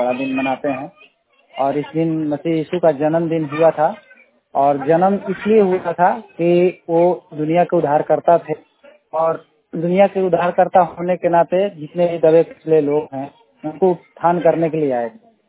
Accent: Bihar, India; और मैं रोहतास जिला से बिलोंग करता हूँ।

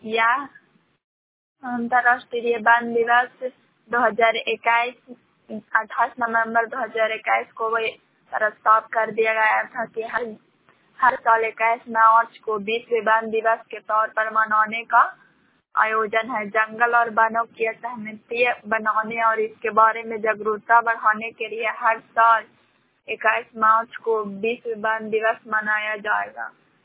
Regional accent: San, Bihar, India; ग्राम सान, पंचायत सान, प्रखंड किराए परसुराई, जिला नालंदा के निवासी हूँ।

